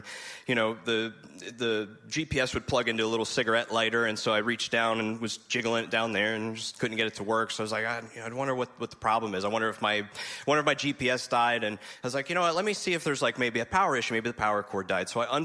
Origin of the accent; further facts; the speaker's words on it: Pittsburgh, Pennsylvania, United States; I was dating my wife, who is from here on the Eastern Shore, but I'm a transplant here. So I was from Pittsburgh.